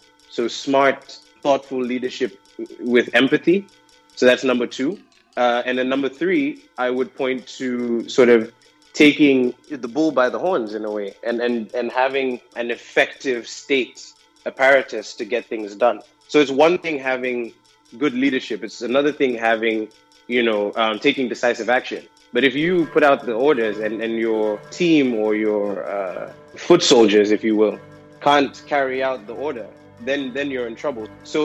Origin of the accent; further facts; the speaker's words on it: Gambia; I was really proud to say, you know, I'm from the Gambia and this is what happened in our country